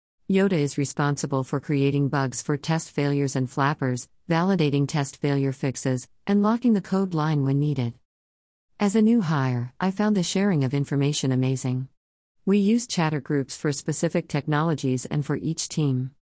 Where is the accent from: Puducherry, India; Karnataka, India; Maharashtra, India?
Karnataka, India; Bangalore; moved away as an adult; now in Los Angeles, United States; I grew up in Bangalore, India.